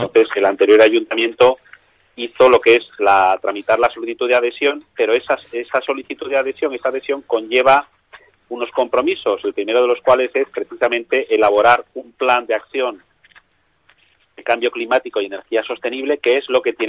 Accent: Tudela, Navarre, Spain; now in Madrid, Spain; Y los que somos de Tudela, pues claro, estamos sensibilizados.

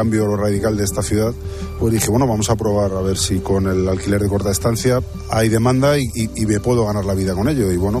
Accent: Madrid, Community of Madrid, Spain; Como yo, como buen madrileño, observo mucho mi ciudad

